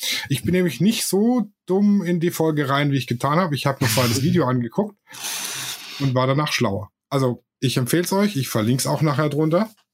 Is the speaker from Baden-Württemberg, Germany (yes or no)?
yes; Baden-Württemberg, Germany; ich bin Schwabe